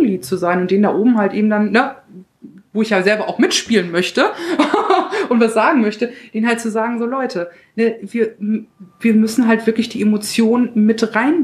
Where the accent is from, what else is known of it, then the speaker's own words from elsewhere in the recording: Münster, North Rhine-Westphalia, Germany; ich komme ja aus dem Westen, Münster, eine vermeintlich sehr bürgerliche Stadt, ne, aber ich komme aus Münster Kinderhaus. Das ist ein Stadtteil, der mit die größte Dichte an Kinderarmut hat, bundesweit.